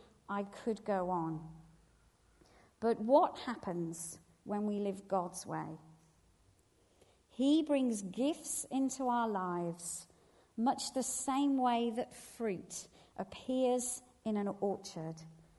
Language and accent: English; United Kingdom; I know we're British, so moaning kind of is a bit of a second nature.